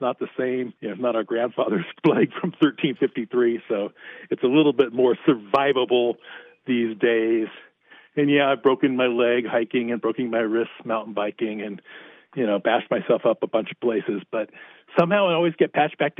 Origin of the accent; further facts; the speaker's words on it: East Los Angeles, California, United States; I grew up in East L.A., along the Los Angeles River.